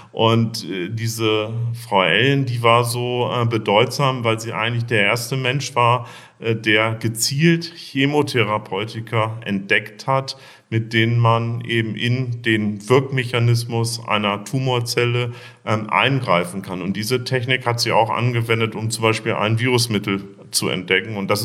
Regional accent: Bremen, Germany; Ich bin in Braunschweig geboren und in Bremen aufgewachsen.

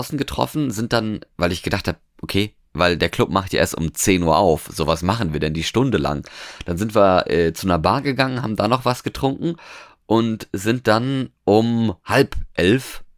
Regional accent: Norway; ich bin ja jetzt in Norwegen quasi aufgewachsen

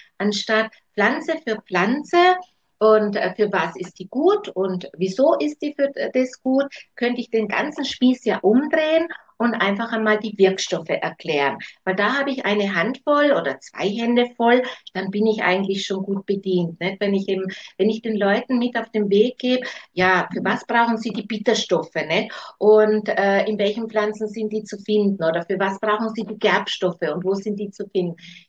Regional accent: South Tyrol, Italy; Ich komme aus Süden Südtirol, bin also mitten im Naturpark Trunerhorn aufgewachsen, auf einem Bergbauernhof

